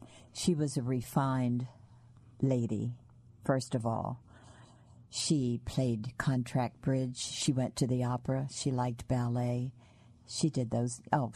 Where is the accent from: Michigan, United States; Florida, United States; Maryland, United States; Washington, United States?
Maryland, United States; I grew up in Baltimore County.